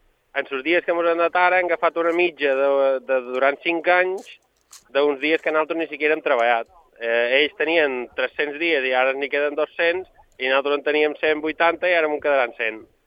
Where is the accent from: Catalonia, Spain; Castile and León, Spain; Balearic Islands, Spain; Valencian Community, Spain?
Balearic Islands, Spain; Formentera; nosaltres que som de Formentera només en podem pescar 120